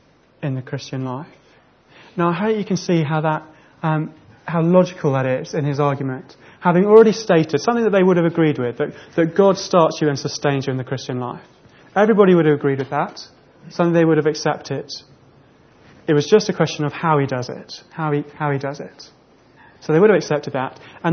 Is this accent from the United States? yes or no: no; England, United Kingdom; but I'm English